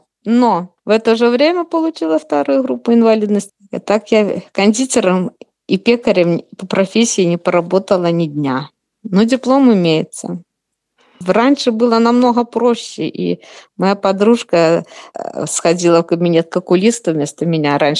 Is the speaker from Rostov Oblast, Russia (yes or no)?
yes; Shakhty, Rostov Oblast, Russia; born there; Я вообще родилась вообще в Ростовской области, в городе Шахты.